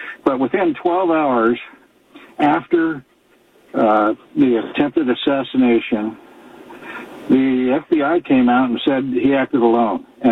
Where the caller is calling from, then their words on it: Bend, Oregon, United States; I'm calling from Bend, and I'm an ex-Vietnam vet and also 20 years as a cop and investigator.